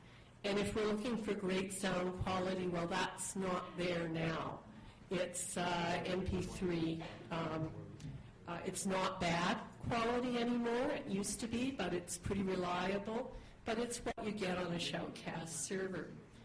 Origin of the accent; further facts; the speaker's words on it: Toronto, Ontario, Canada; from Toronto